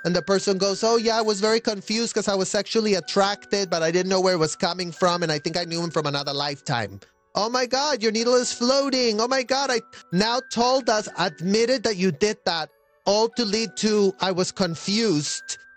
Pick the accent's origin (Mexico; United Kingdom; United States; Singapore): Mexico; I am from Mexico